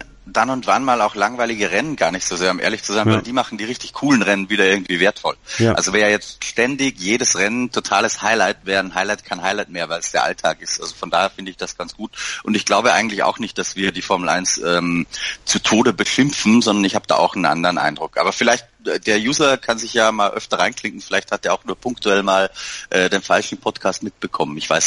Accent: Austria; Als Österreicher

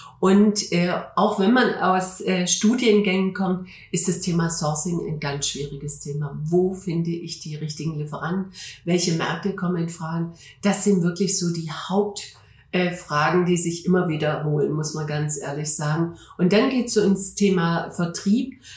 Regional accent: Stuttgart, Baden-Württemberg, Germany; also born or lived in Hamburg; ich komme aus Stuttgart und ich muss auch sagen, es war wunderschön, ein paar Jahre in Hamburg gelebt zu haben.

